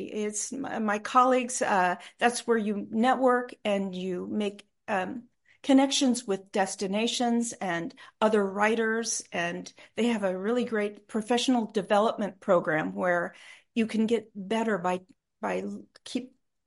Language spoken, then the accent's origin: English; Ohio, United States; moved away as an adult; I grew up in Ohio, and I was a dancer, and I went to Texas to join a dance troupe in college, and I never went home.